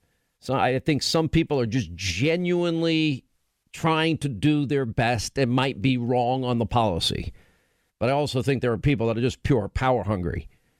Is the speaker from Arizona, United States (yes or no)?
no; New York, United States; also born or lived in Rhode Island / California / Alabama / Georgia; I grew up in New York, but I also had the advantage of living in Rhode Island, New England, and living in California, and living in the South, in Alabama and Georgia.